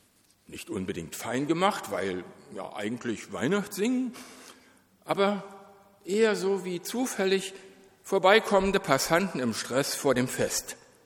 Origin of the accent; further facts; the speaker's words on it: Berlin, Germany; Wir sind ja beide aus Berlin und ich mit biografisch bedingter großer Affinität zu Ost-Berlin ausgestattet.